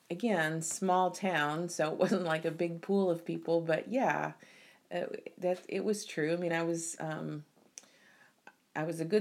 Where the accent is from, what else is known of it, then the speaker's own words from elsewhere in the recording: Bethalto, Illinois, United States; Well, I grew up in Illinois in a tiny town of Bethalto, which is sort of in the St. Louis area. And it was a small town, kind of idyllic life with an intact family